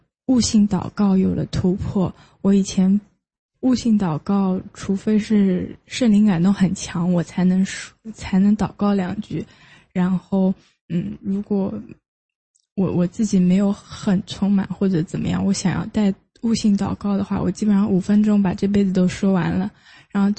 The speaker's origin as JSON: {"language": "Chinese", "town": "Hangzhou", "region": "Zhejiang", "country": "China", "said": "我是杭州的"}